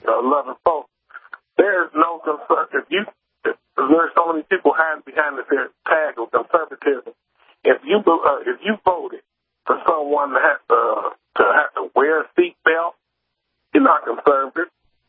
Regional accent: Indianapolis, Indiana, United States; I grew up here in Indy. Matter of fact, I'm just a few blocks away from the original church that Jim Jones pastored.

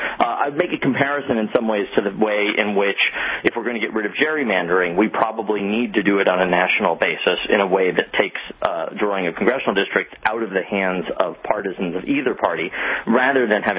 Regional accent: New York, United States; but I'm a New Yorker, and New York is a mid-sized state geographically

